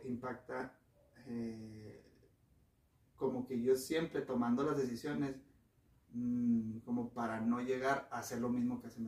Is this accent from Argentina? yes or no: no; Parral, Chihuahua, Mexico; allá en Parral, porque yo soy de Parral.